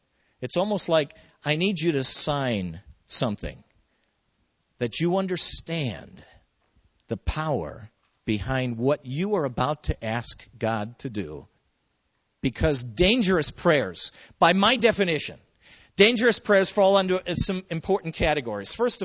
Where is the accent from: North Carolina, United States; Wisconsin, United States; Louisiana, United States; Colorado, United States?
Wisconsin, United States; Milwaukee; where I grew up in Milwaukee. Where I lived was a mother's nightmare, because we kind of lived in the poor side of town in one of the suburbs.